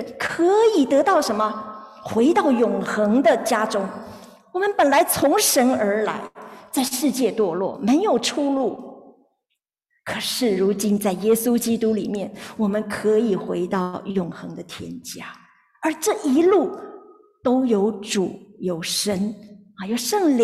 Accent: China; 就像是我们中国人也会取什么，我们有一个英文名一样的道理哈

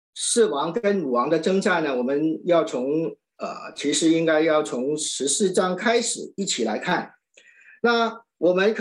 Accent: Hong Kong; 香港翻译呢就是我是来自香港

